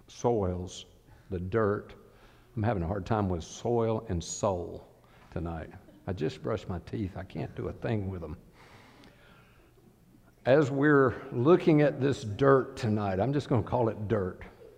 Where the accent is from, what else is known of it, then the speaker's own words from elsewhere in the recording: the Carolinas, United States; And I grew up in the Carolinas, and any of you know anything about the Carolinas, they have a lot of brick homes up there, and that's because the soil is hard red clay.